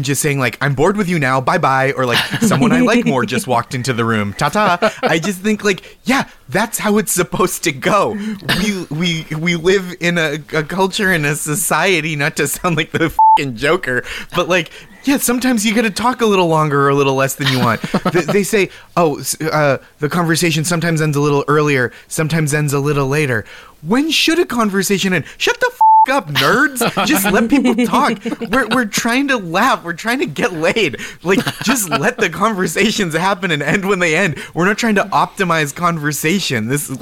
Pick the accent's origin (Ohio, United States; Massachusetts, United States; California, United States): Massachusetts, United States; Boston; now in New York City, United States; But I live in New York City. I grew up in Boston.